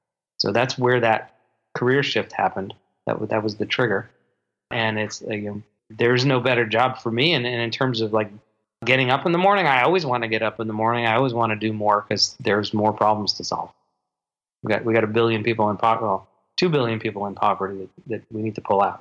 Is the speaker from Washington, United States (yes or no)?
yes; Bainbridge Island, Washington, United States; I wound up discovering this business school that's based on my hometown. I live on Bainbridge Island outside of Washington.